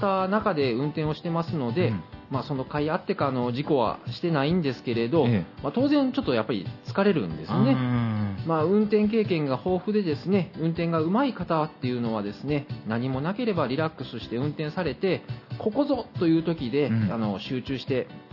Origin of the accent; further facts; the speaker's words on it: Oita, Japan; now in Nara, Japan; 生まれも育ちも九州の、うん、大分県です。